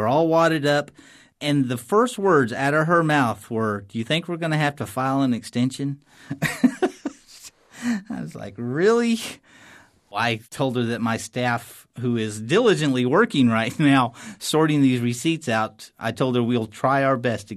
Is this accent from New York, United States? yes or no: no; Norman, Oklahoma, United States; now in Kansas City, United States; I'm a tax preparer. I'm originally from Oklahoma, Norman, Oklahoma, home of the Sooners, Go Sooners. I'm currently practicing in Kansas City, Missouri.